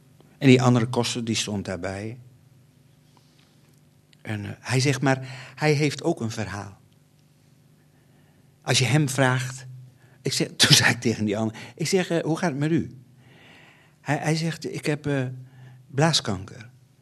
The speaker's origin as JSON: {"language": "Dutch", "town": "Winschoten", "region": "Groningen", "country": "Netherlands", "said": "in Oost-Groningen, waar ik vandaan kom, ik kom uit Winschoten"}